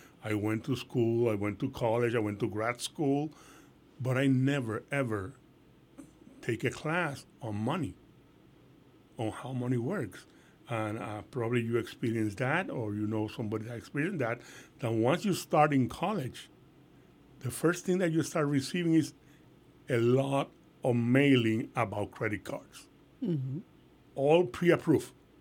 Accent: Puerto Rico; now in Lehigh Valley, United States; I'm born and raised in Puerto Rico. Llevo viviendo aquí en el Lehigh Valley 30 años, 30 years of my life in the Lehigh Valley.

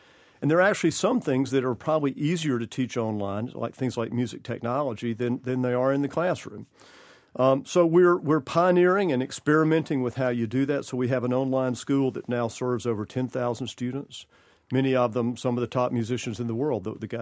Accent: Georgia, United States; I think growing up in Georgia in the middle of the Civil Rights Movement, and you think back, my schools were segregated until the 7th grade.

